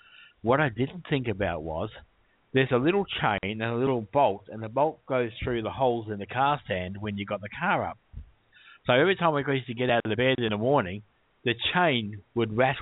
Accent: Australia; Well, being an Australian, I said, fuck you

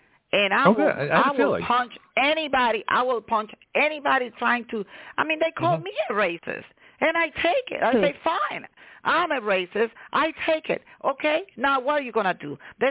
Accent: United States; before being an immigration attorney, I am an American. I am an American

